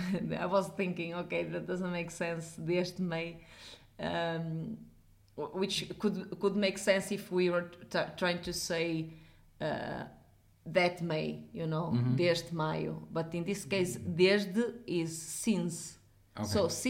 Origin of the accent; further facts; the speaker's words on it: Guimarães, Norte, Portugal; English is a second language; Yes, he's from Guimarães, from my hometown.